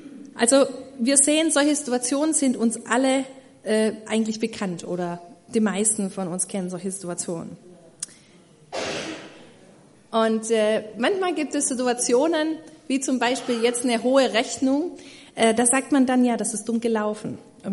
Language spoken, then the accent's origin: German; Baden-Württemberg, Germany; Bin übrigens in Süddeutschland, in der Nähe von Stuttgart aufgewachsen. Und das hört ihr vielleicht ab und zu an meinem noch hörbaren Dialekt.